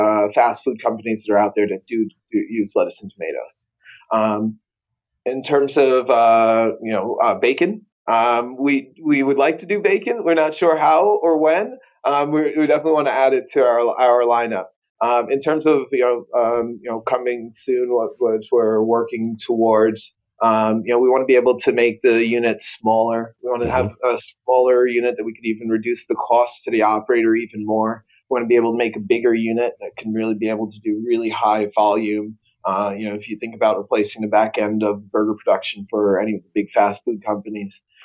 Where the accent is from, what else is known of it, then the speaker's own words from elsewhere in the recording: Jamaica; Jamaica, because I'm Jamaican.